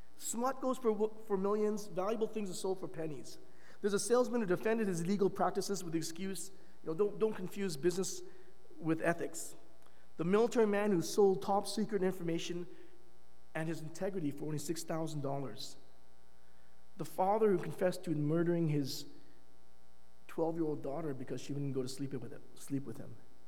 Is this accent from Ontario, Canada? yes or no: yes; Brampton, Ontario, Canada; now in Toronto, Canada; Maybe it's because I'm in Toronto and that's maybe a colder city than Brampton. I don't know. I was raised in Brampton